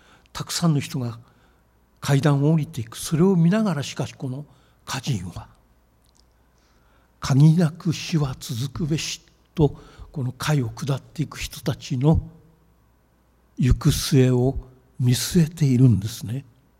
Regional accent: Tokyo, Japan; 私は東京で生まれ育ちましたから、この光景を何度も見てきました。

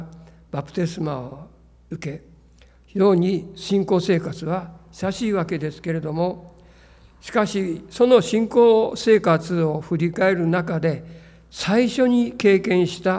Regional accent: Matsue, Shimane, Japan; 私は松江市の出身なんですけれども、

